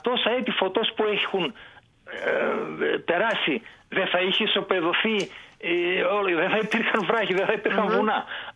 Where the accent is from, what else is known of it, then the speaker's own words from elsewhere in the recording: Karditsa, Thessaly, Greece; ναι, εκεί είναι η πατρίδα μου